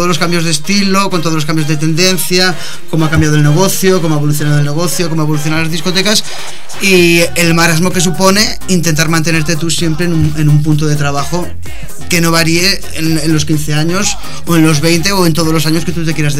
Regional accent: Navarre, Spain; born there; now in Barcelona, Spain; es que vivo en Barcelona, me considero DJ residente de Barcelona, pero soy nacido en Navarra.

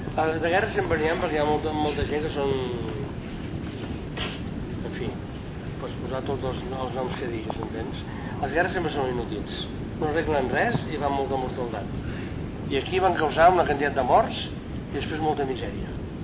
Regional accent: Barcelona, Catalonia, Spain; I doncs, els mariners anaven al meu barri. I diu que el meu pare deia que eren aquests que van començar a dir el barri xino.

